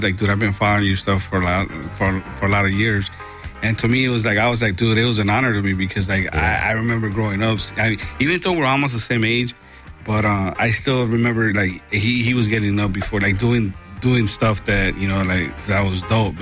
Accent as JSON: {"language": "English", "town": "Hollywood", "region": "California", "country": "United States", "tie": "born or raised there", "said": "I'd say, like, the downtown Hollywood area."}